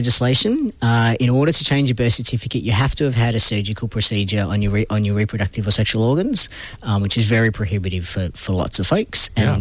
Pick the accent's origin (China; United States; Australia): Australia; Western Australia; born there; because I was born in Western Australia